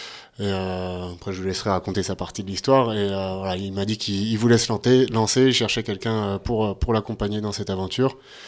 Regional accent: Île-de-France, France; moved away; Personnellement, je viens d'Île-de-France, donc, que j'ai quitté il y a plus de 10 ans maintenant.

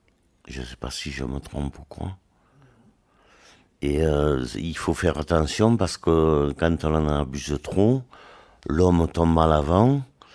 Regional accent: Bordeaux, Nouvelle-Aquitaine, France; Et comme moi, je suis bordelais

